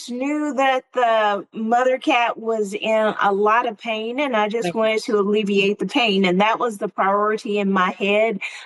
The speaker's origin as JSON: {"language": "English", "town": "Athens", "region": "Alabama", "country": "United States", "tie": "born or raised there", "said": "So I grew up in Athens, Alabama."}